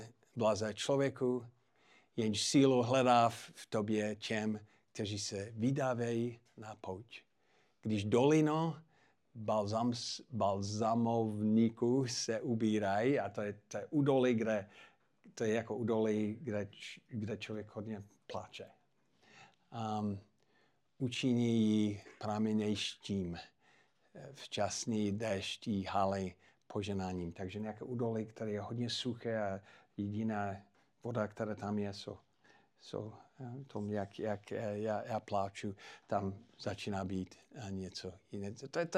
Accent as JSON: {"language": "Czech", "country": "United States", "accent": "American", "second_language": "Czech", "lives_now": "Czech Republic", "said": "já jsem taky Čech v poslední době. Já jsem dostal české občanství. I když stále mám americký přízvuk, já jsem jeden z vás."}